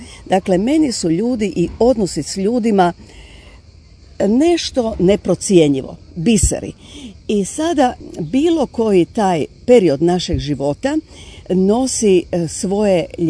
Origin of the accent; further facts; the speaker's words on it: Zagreb, City of Zagreb, Croatia; Evo, ja sam rođena u Zagrebu, živjela sam najprije u centru, potom preselila na periferiju u Dubravu, koja je sada, eto, postaje gotovo i centar.